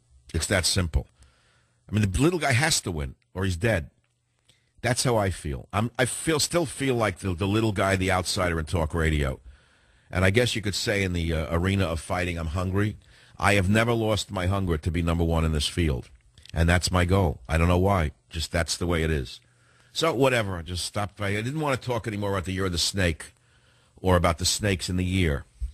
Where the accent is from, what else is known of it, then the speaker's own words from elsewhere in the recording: San Francisco, California, United States; Let's go to Greg on KSFO in my hometown of San Francisco.